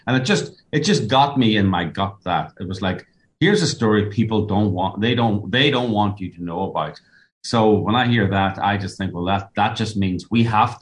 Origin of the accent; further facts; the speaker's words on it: Ireland; accent: Irish; As people can hear, I'm Irish, and I'm in no position to make fun of people's addictions. We exported alcoholism all over the world.